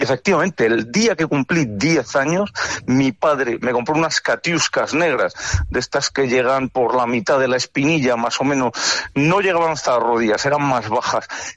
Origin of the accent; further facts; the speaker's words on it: Valladolid, Castile and León, Spain; es en Valladolid, que yo soy vallisoletano y lo llevo muy dentro